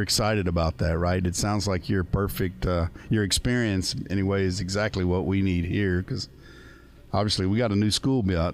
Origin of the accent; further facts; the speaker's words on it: Rosenberg, Texas, United States; I'm originally from Richmond, Rosenberg, Texas. I went to Lamar Consolidated High School.